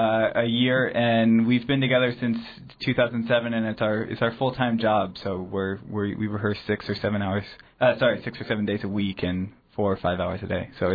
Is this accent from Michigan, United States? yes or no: no; St. Louis, Missouri, United States; I'm originally from St. Louis